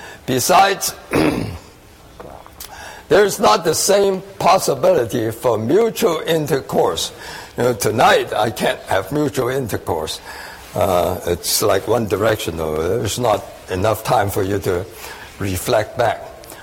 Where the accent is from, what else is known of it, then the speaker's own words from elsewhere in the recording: Hong Kong; now in New York, United States; I grew up in Hong Kong